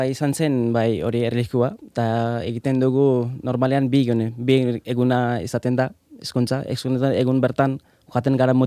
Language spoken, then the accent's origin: Basque; Baglung, Gandaki Province, Nepal; born there; Basque is a second language; moved away; also born or lived in Chitwan; Gainera mendi aldean jaio nintzen.